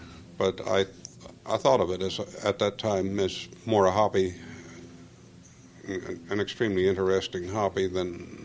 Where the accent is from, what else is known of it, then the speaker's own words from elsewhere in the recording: Northfield, Minnesota, United States; which I think of as my hometown, in the 1940s and 1950s.